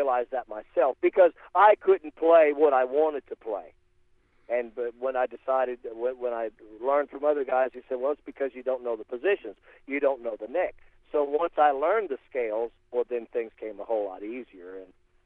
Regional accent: Louisiana, United States; also born or lived in Nashville, United States; it's all the music that I grew up playing down in South Louisiana. My dad was a musician, and he saw at an early age how much I was interested in it.

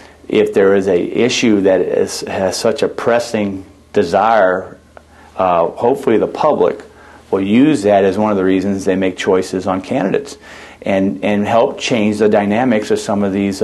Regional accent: Collinsville, Illinois, United States; I live in my hometown of Collinsville.

